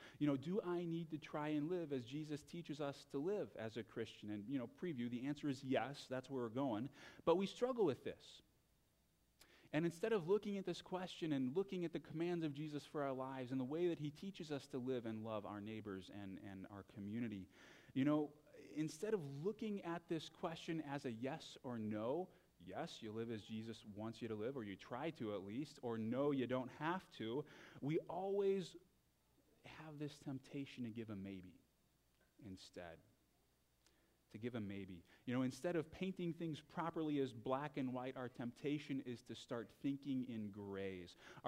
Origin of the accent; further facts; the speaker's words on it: St. Louis, Missouri, United States; I grew up in the church. I grew up in St. Louis, Missouri. That was me.